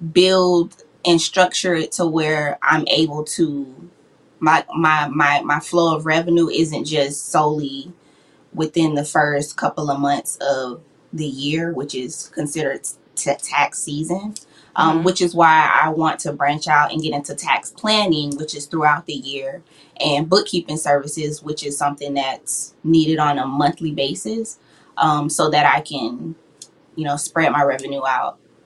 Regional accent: Orlando, Florida, United States; I am from Orlando, Florida, born and raised here.

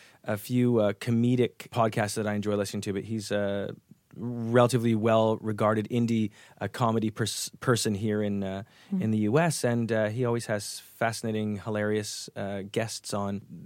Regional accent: Canada; I started out going to a theater school in Canada. I'm originally from Canada.

